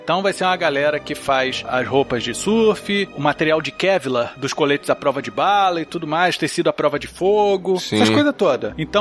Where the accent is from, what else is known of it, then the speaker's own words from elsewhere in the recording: Brazil; Mas como eu sou brasileiro, eu posso falar pelo Brasil